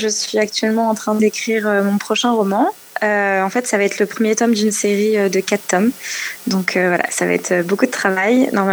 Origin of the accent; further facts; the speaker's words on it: Paris, Île-de-France, France; Alors moi, je viens de Paris, en banlieue parisienne.